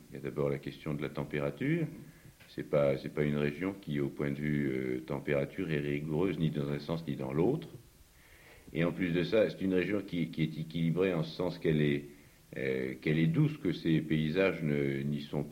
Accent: Amiens, Hauts-de-France, France; Je suis originaire d'Amiens, dans la Somme, et c'est une ville que je trouvais grise

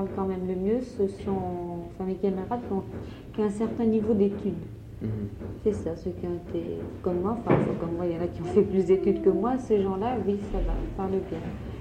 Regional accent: France; On est français, mais on parle français

